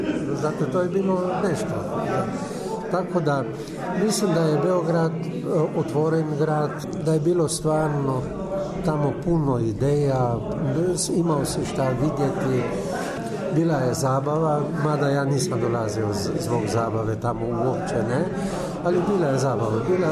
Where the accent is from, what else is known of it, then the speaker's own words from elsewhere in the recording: Carinthia, Slovenia; now in Maribor, Slovenia; ja nisam iz Maribora, ja sam došao iz Koruške i kad sam došao u Maribor